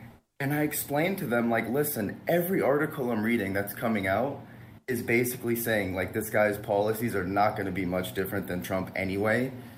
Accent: Las Vegas, Nevada, United States; also born or lived in New Jersey; So I just moved. I grew up in Vegas. I went to school at Georgetown University. I moved to New Jersey and have been working there ever since. And then I just recently moved back to Las Vegas.

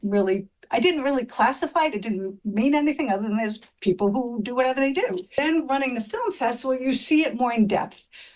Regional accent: Merrick, New York, United States; I grew up in Merrick on Long Island, which was traditionally just a very white community.

